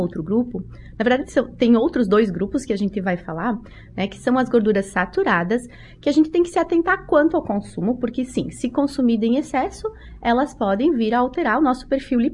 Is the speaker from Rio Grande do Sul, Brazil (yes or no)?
yes; Santo Antônio do Palma, Rio Grande do Sul, Brazil; morando em Brasília até então, né? Mas retorno agora em Marau, né? Que é a minha região, minha cidade. Na verdade, eu sou natural de Santo Antônio do Palma.